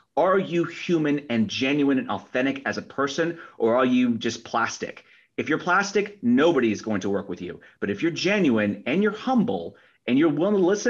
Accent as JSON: {"language": "English", "town": "Boston", "region": "Massachusetts", "country": "United States", "tie": "born there", "said": "remember, I was born in Boston. I live all over the country."}